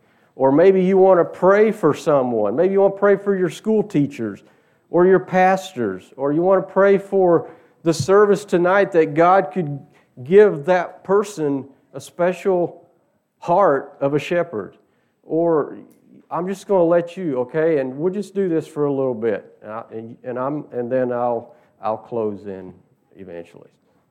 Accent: Indiana, United States; I grew up in Southern Indiana, and everybody in Southern Indiana knew about basketball.

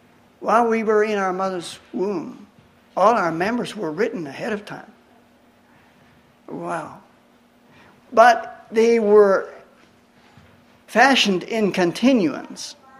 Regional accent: Arkansas, United States; Now, I come from Arkansas

